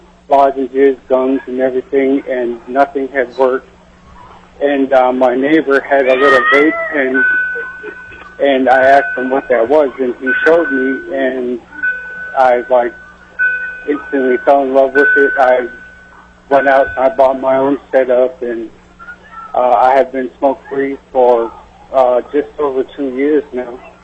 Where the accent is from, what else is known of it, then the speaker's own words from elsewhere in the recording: Anchorage, Alaska, United States; I'm from Anchorage, Alaska, and I'm not affiliated with anybody.